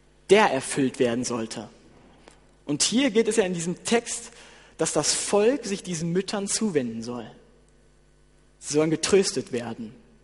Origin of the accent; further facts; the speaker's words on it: Germany; Ich komme aus Deutschland und ich lebe in Deutschland. Mein Vater ist Jugoslawe. Ich bin also ein Mischling.